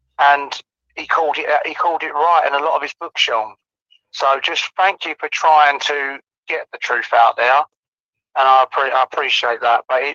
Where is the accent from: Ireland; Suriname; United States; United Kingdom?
United Kingdom; Romford, East of England; I'm from Essex, Romford, Essex.